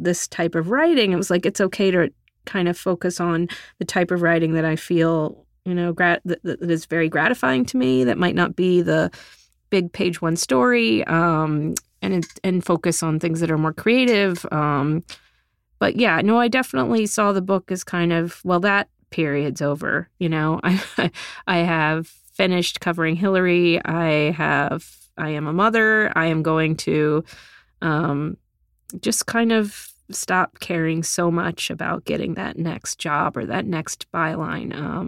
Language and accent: English; Texas, United States; now in New York, United States; chapters about how I grew up in Texas and moved to New York with no job and no apartment and a stack of clips.